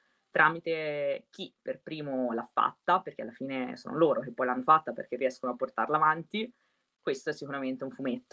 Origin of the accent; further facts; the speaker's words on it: Siena, Tuscany, Italy; io vivo in provincia di Siena, sono di Siena